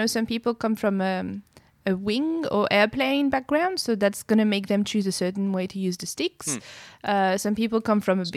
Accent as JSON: {"language": "English", "town": "Strasbourg", "region": "Grand Est", "country": "France", "said": "I come from Strasbourg, so."}